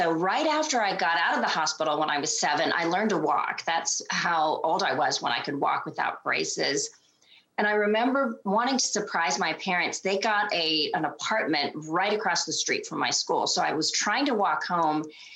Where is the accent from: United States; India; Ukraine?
India; born there; I was born in India to Christian parents.